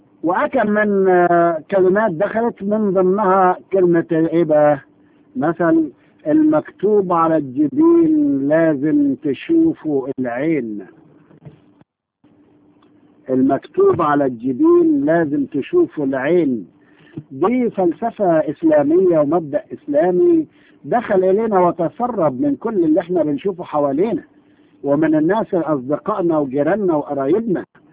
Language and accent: Arabic; Egypt; لكن احنا اتربينا في مصر وسمعنا كده